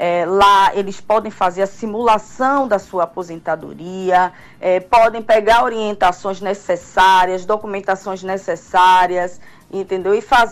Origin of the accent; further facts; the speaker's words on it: Vila de Abrantes, Bahia, Brazil; Eu sou nascida, criada em Abrantes.